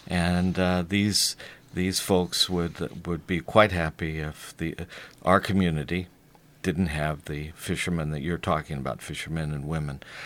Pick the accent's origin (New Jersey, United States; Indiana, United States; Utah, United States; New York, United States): Indiana, United States; that is exactly like the small farmers that I grew up with in Indiana.